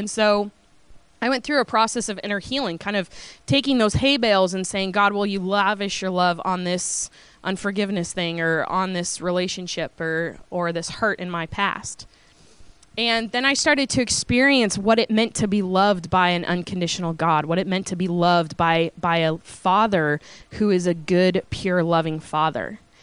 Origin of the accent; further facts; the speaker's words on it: Oregon, United States; also born or lived in Uganda; So I am originally from Oregon, and I lived in Uganda for 3 years. And now I've come back to the States